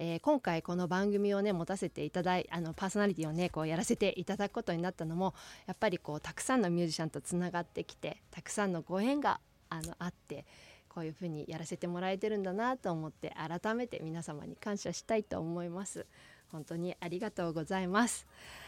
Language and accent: Japanese; Otaru, Hokkaido, Japan; 私小樽出身でございまして